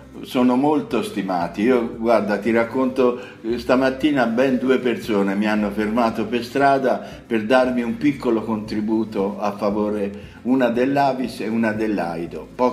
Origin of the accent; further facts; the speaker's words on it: Torrita di Siena, Tuscany, Italy; sono originario di Torrita.